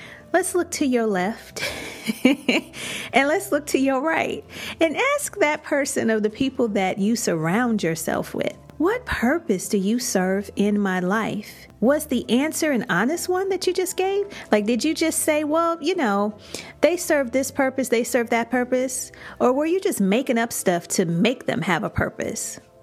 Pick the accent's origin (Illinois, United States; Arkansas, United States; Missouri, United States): Illinois, United States; Chicago; also born or lived in Tampa; Chicago's my hometown, but Tampa's my second home.